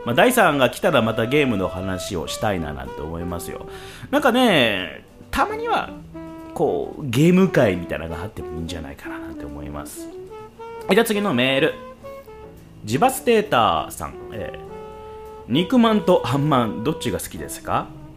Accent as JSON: {"language": "Japanese", "region": "Fukuoka", "country": "Japan", "tie": "born or raised there", "said": "僕の故郷は、九州は福岡でございます。福岡市の、まあ、れっきとした博多っ子でございます。なんかその雰囲気を感じてらっしゃるかどうか分かりませんが、まあ博多生まれで"}